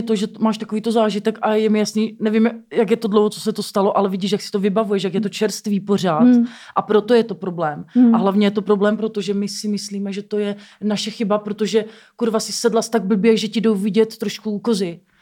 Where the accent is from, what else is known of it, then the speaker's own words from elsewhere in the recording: Moravia, Czechia; já jsem taky z Moravy.